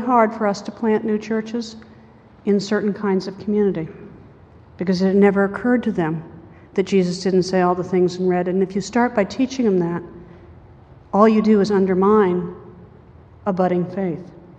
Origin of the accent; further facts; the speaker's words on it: Virginia, United States; I was raised in Virginia. We have churches in Virginia that have been open for business since 1690 and a little before.